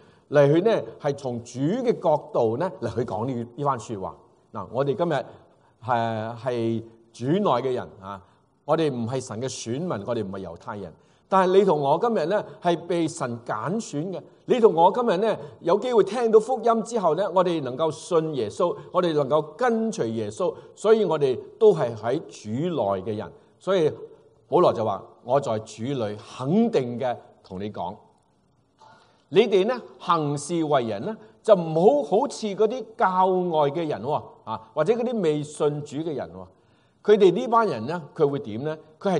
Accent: China; 所以我们中国人的概念修身齐家治国就平天下了。

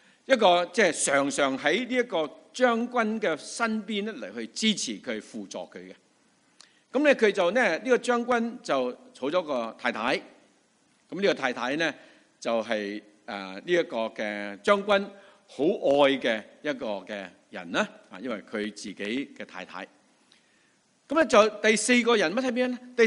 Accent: China; 那我们中国人呢，我们都有如果看那些天书

